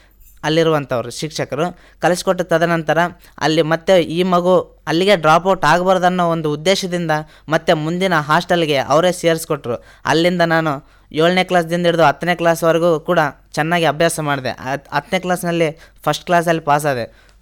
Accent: Yarigera, Karnataka, India; ನಮ್ಮೂರು ಯರಿಗೆರ.

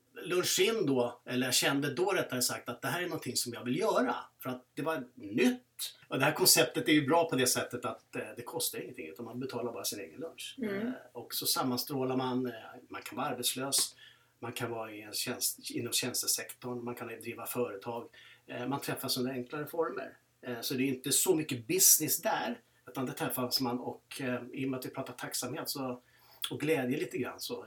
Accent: Södertälje, Stockholm County, Sweden; moved away as an adult; som ni hör på min dialekt så kommer jag inte från Östergötland. Jag är Södertäljekille i botten, så det är en annan arbetarkommun. Flyttade ner för det 10 år sedan. Jag är en snart 60-årig kille, idrottsbakgrund.

